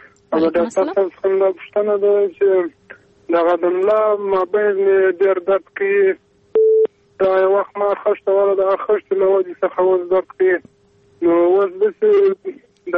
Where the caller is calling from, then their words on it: Helmand, Afghanistan; د هلمند ولایت خبرې.